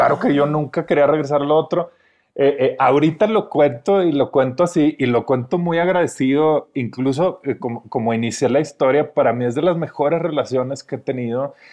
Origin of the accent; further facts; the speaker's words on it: Monterrey, Nuevo León, Mexico; now in Mexico City, Mexico; nos vinimos al mismo tiempo todos de Monterrey a la Ciudad de México